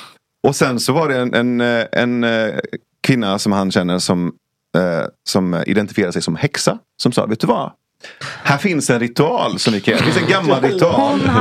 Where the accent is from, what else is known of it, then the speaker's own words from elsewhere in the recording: Iran; Jag är definitivt sekulär. Alltså jag kommer från Iran